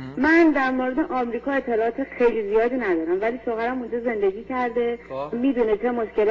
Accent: Iran; moved away as an adult; now in Denmark; من 2 سال پیش ازدواج کردم، از ایران اومدم به دامار.

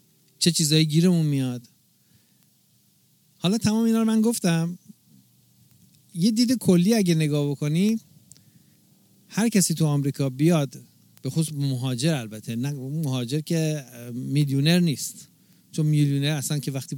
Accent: Iran; آره ما از ایران اومدیم

